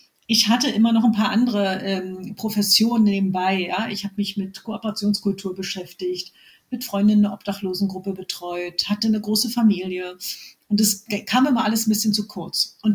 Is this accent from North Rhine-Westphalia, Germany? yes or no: no; Berlin, Germany; accent: Berlin; ich bin Berlinerin, wie man hört.